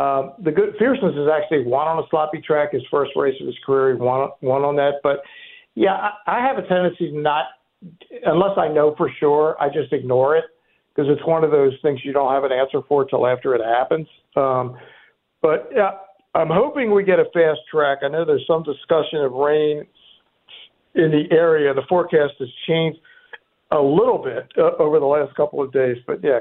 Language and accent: English; Baltimore, Maryland, United States; You know, it isn't for me only because I grew up in Baltimore, so the Preakness is my favorite, and it's strictly a hometown thing.